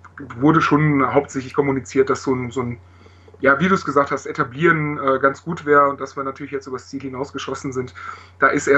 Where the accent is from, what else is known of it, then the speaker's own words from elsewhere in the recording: Augsburg, Bavaria, Germany; Ursprünglich komme ich aus Augsburg und wohne da.